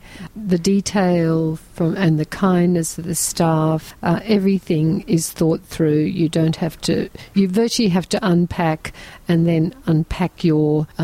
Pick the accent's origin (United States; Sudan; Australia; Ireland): Australia; Queensland; I'm from Queensland, Australia.